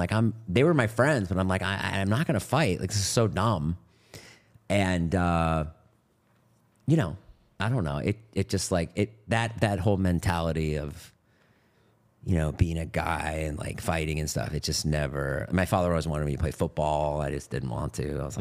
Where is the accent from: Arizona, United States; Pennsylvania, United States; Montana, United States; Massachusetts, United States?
Massachusetts, United States; Boston; I grew up in Boston in a suburb.